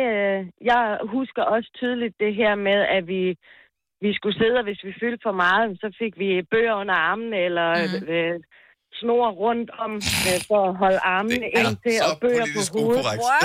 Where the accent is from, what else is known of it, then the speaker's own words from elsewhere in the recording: Odense, Region of Southern Denmark, Denmark; Jeg er født og opvokset inde i Odense